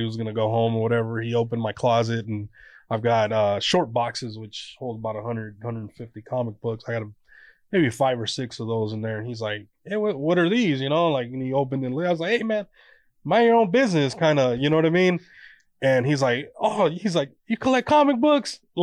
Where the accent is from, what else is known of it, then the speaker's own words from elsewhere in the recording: Merced, California, United States; now in Anaheim, United States; Actually from Merced, California, originally. I just moved out here from Anaheim.